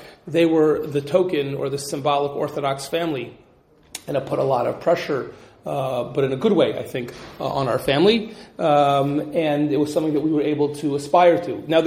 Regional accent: Cincinnati, Ohio, United States; I grew up in Cincinnati, Ohio, where, you know, my elementary school class, we graduated with 7 kids.

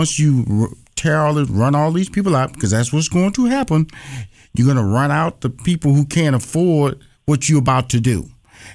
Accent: Houston, Texas, United States; I know I'm from Fifth Ward, and some HBCU graduates went into Fifth Ward, Texas, Houston, Texas.

